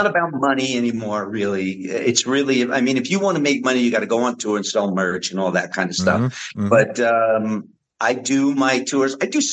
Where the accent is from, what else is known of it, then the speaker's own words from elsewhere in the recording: New Jersey, United States; Remember, I'm an Italian from New Jersey.